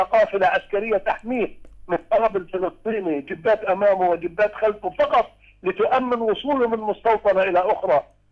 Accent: Palestine; نحن ندرك أخي الكريم أن قدرنا كفلسطينيين في صراعنا مع الاحتلال إما أن نكون في حالة دفاع وإما أن نكون في حالة هجوم.

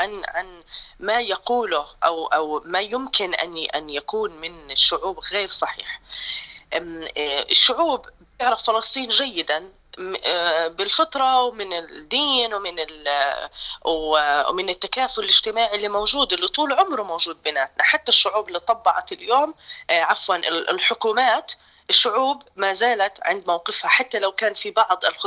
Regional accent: Palestine; وهي الأشياء أكيد تستفزنا إحنا كفلسطينيين، أصحاب الحكاية الأولى وأصحاب القضية وأصحاب الأرض.

